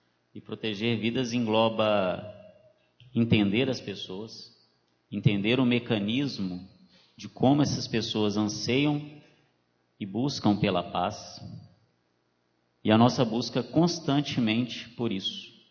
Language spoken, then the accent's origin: Portuguese; Belo Horizonte, Minas Gerais, Brazil; now in Alfenas, Brazil; eu vim de Belo Horizonte, então sou neófito aqui também na cidade